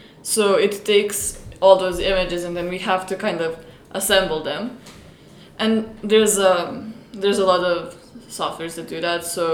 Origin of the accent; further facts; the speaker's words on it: Serbia; I'm from Serbia, so I'm an international student at Earlham College.